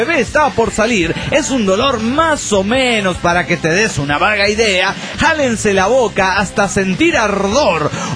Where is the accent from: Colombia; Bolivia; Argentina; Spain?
Argentina; Bahía Blanca, Buenos Aires Province; de Bahía Blanca, Argentina.